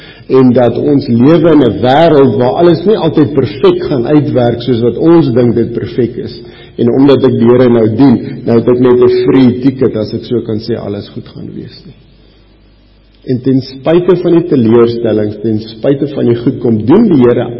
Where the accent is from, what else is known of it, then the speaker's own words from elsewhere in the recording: Polokwane, Limpopo, South Africa; Nou, ek is bevoorreg, ek het in Pietersburg groot geword, so ek is gewoond aan pap